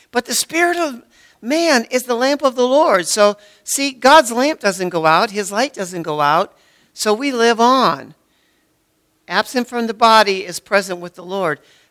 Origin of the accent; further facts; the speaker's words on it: Erie, Pennsylvania, United States; I was born and raised in Erie, so if you take me to Erie, I can get around.